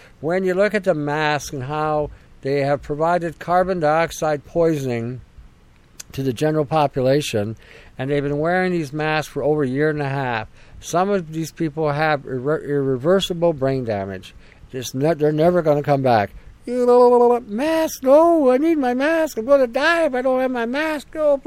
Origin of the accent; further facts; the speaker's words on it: Canada; I didn't grow up in a communist country. I grew up in the West.